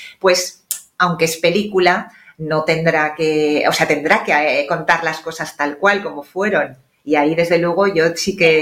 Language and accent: Spanish; Banyeres de Mariola, Valencian Community, Spain; Yo soy de Bañeres de Mariola, pues Bocairente está al lado